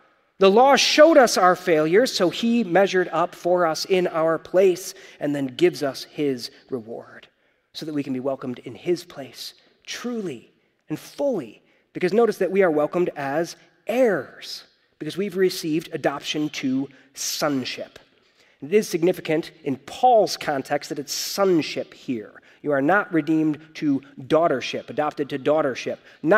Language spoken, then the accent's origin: English; United States; I'm American. We don't do kings, right?